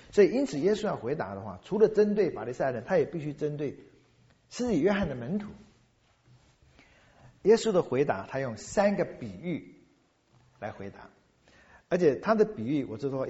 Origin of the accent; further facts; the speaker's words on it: China; 我们中国人爱吃的大部分都不能吃，红烧狮子头别碰，那是猪肉